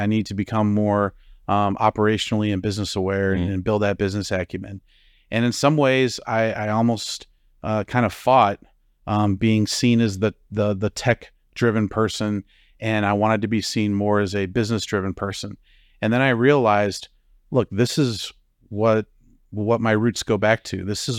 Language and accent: English; Omaha, Nebraska, United States; I grew up in Omaha, Nebraska, and I watched what my brothers and sisters did.